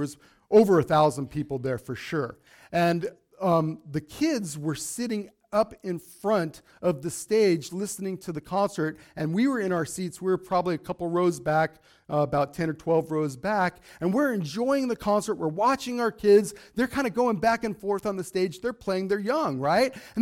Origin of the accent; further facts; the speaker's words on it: United States; they're looking for gringos like me, right? They're looking to, kidnap people, and then, we're American, so every one of us are rich, right?